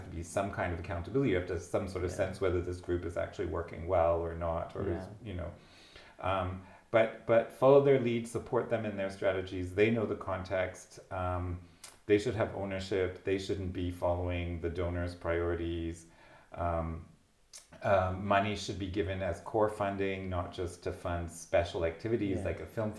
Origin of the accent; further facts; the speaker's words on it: Canada; I'm Canadian.